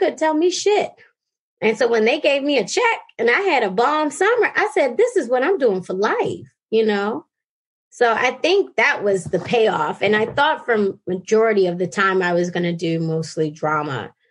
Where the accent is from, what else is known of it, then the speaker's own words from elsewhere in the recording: Baltimore, Maryland, United States; I grew up in Baltimore City.